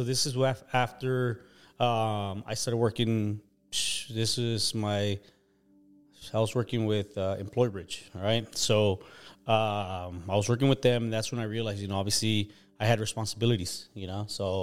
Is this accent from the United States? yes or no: yes; Long Beach, California, United States; also born or lived in Mexicali, Mexico; So, grew up in Long Beach.